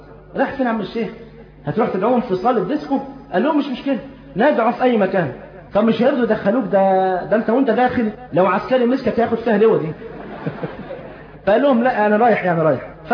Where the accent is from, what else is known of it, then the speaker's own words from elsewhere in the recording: Egypt; وما تستغربش كده انت عارف احنا عندنا في مصر هنا لحد وقت قريب جدا ايام جدي وجدك ما كانش يعرف التقويم برضه.